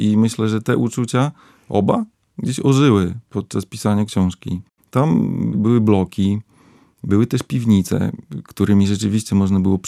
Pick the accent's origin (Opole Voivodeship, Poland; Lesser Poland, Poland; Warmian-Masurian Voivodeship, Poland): Warmian-Masurian Voivodeship, Poland; Kalinowo; Na pewno wzorowałem się na mojej miejscowości, w której się wychowałem, na Kalinowie. To jest taka rzeczywiście PGR-owska gminna wieś pomiędzy Ełkiem Augustowym a Oleckiem, dokładnie po środku.